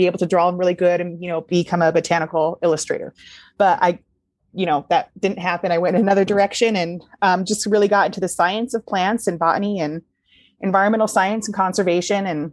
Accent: Arizona, United States; I'm Washoe and Salt River, Pima, Maricopa, down from Arizona. and I grew up on the Hungalalti Reservation.

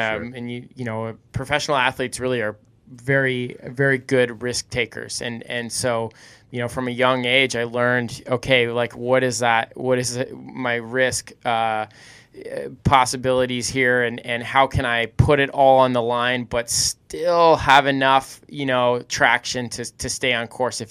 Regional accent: East Lyme, Connecticut, United States; now in Colorado, United States; I'm from East Lyme, Connecticut. Now I'm residing in Colorado.

